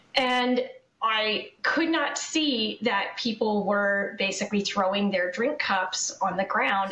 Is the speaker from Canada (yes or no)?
yes; Canada; but I'm Canadian, we don't litter.